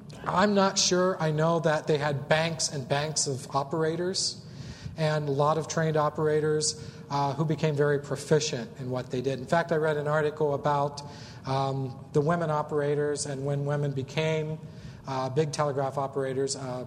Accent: Ohio, United States; I was born and raised in Perry County near New Lexington.

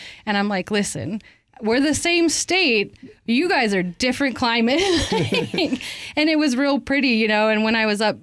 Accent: Idaho, United States; you know, I'm from Idaho, but I haven't seen every piece of it. And so this way I get to see just about every little tiny small town.

